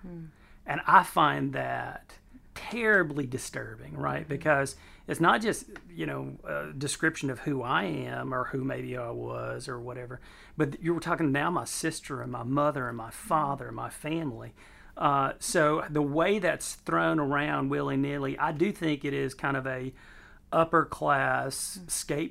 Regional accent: Mississippi, United States; And I grew up poor in the Mississippi Delta, and I was white.

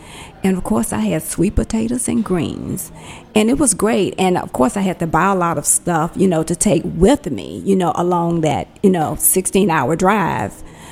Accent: Alabama, United States; Yeah, I'm a Southerner from Alabama, but I really don't like to cook.

